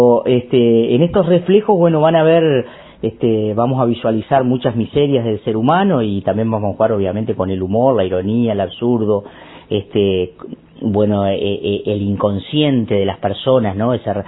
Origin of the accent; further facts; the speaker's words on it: San José, Uruguay; mis inicios que fueron en murga, pero en mi pueblo, ¿no? Allá en el Carnaval de San José.